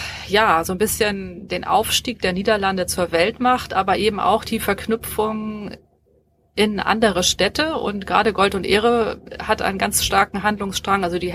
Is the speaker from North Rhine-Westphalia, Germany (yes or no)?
no; Hamburg, Germany; Ich bin Hamburgerin und habe auch in Hamburg studiert, ja.